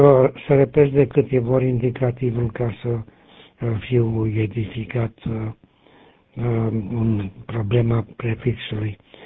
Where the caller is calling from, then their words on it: Tecuci, Galați County, Romania; sunt la QTH-ul de bază, Tecuci. Am venit de la București duminică și peste vreo lună vin înapoi la București.